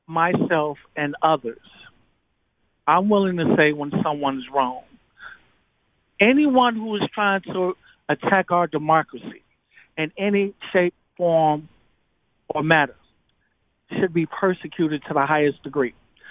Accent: Chicago, Illinois, United States; I'm from Chicago. No one in Chicago loves the president.

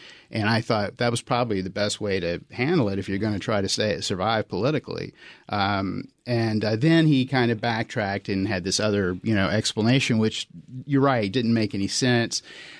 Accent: North Carolina, United States; Oh, okay, I was from North. I grew up in North Carolina.

